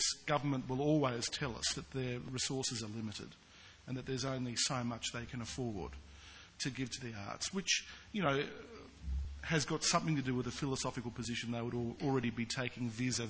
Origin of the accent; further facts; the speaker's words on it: Australia; As an Australian artist myself, I'm always going to be very sympathetic towards Australian content